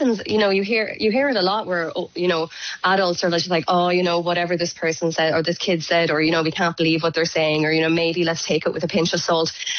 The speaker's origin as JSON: {"language": "English", "region": "Tipperary", "country": "Ireland", "said": "I'm from Tipperary and I didn't know about it."}